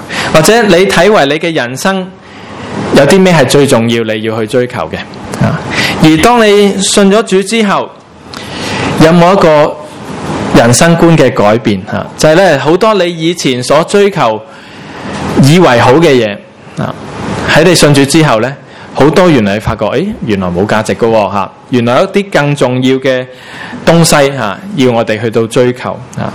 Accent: Hong Kong; 我们香港人呢很现实的

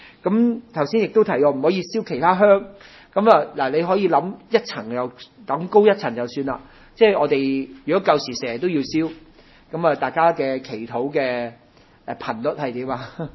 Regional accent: China; 咦，我哋中國人都好鍾意燒㗎喎，佢燒同我哋燒有咩分別呢？

